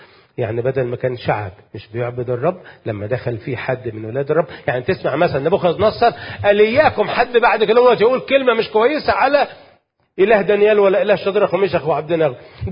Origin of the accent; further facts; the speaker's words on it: Alexandria, Alexandria Governorate, Egypt; now in Cairo, Egypt; دلوقتي موجود في القاهرة، اي حد بيسألني يعني للوهلة الاولى لازم ارد واقول انا اساسا من اسكندريه، المولود اسكندريه، اه اوكي، وعايش في القاهره دلوقتي